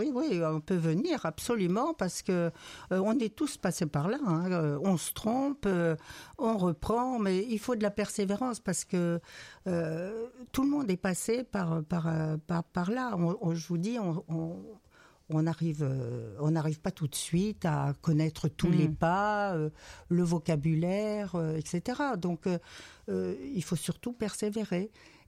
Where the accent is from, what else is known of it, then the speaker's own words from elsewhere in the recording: south of France, France; now in Corrèze, France; Eh bien, il faut dire que moi, je viens du Sud et j'étais déjà dans un club country depuis un moment.